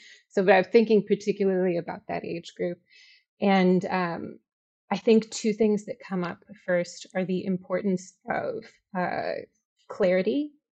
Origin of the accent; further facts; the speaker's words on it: Chicago, Illinois, United States; I'm from Chicago. I taught in Chicago.